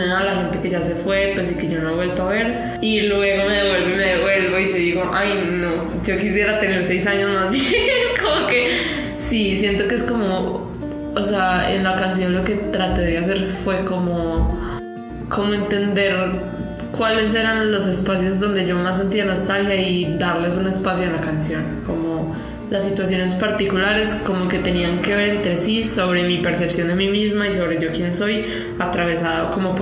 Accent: Medellín, Antioquia, Colombia; soy una cantautora de Medellín

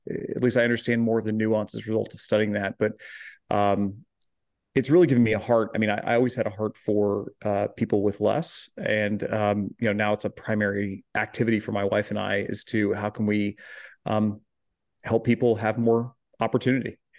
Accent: Joplin, Missouri, United States; growing up in Joplin

